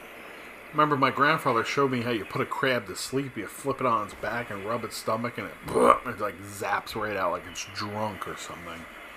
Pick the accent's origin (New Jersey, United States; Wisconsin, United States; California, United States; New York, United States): New Jersey, United States; I was a big seafood person growing up in New Jersey because I grew up on the ocean.